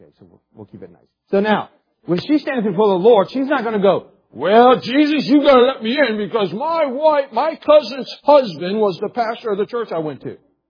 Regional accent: West Virginia, United States; also born or lived in Ohio; I was raised, guess where I was raised? West Virginia, that's it. I know where I was raised.

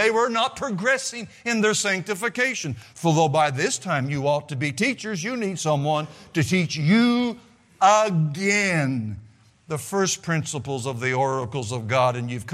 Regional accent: Missouri, United States; growing up in the Ozarks of the southwest part of Missouri, I used to swim a lot in rivers.

